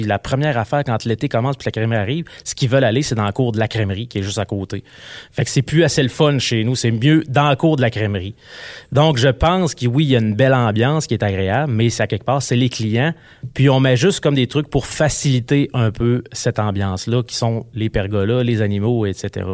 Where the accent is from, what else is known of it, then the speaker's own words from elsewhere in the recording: Quebec, Canada; Moi, je suis du Lac-Saint-Jean, ma conjointe est de Trois-Rivières.